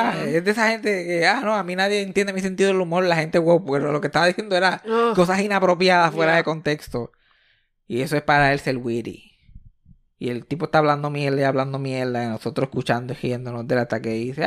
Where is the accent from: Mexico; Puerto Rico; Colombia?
Puerto Rico; Mayagüez; Él, yo y Eugenio María de Hosto somos de Río Caña, Mayagüez, Puerto Rico.